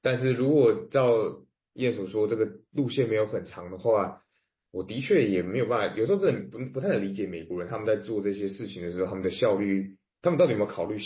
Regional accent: Taipei, Taiwan; 因为我也是台北人，所以我其实从小到大我都一直觉得不对啊

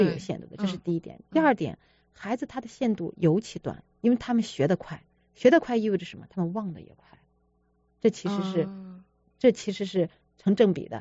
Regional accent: China; 所以我们中国人真的是非常非常聪明

